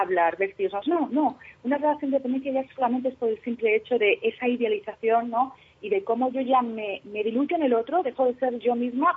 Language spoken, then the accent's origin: Spanish; Madrid, Community of Madrid, Spain; accent: Madrid; Sí, yo tengo una historia, y es que, fijaos, es que yo soy madrileña.